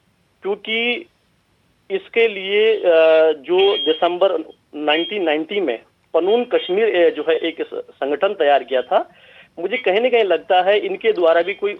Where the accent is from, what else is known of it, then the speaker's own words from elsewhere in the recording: Uttarakhand, India; मैं उत्तराखंड से हूँ, चमोली जनपद से।